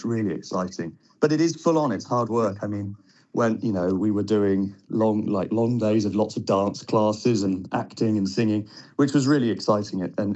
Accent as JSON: {"language": "English", "town": "Grantham", "region": "East Midlands", "country": "United Kingdom", "tie": "born or raised there", "also_born_or_lived": "Nottingham", "said": "So I'm from the Midlands myself. So I grew up in Grantham, but my family is from Nottingham. So I've spent a lot of time in Nottingham over the years."}